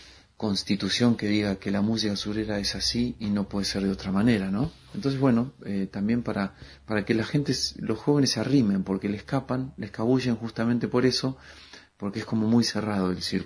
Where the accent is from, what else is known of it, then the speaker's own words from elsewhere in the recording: Pellegrini, Buenos Aires Province, Argentina; born there; Yo nací en Pellegrini, provincia de Buenos Aires, un pueblo muy campero